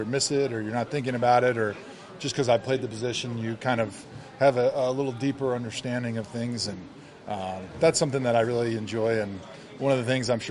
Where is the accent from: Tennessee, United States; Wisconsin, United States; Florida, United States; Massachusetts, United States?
Wisconsin, United States; growing up in Wisconsin, Brett Favre was kind of one of my childhood idols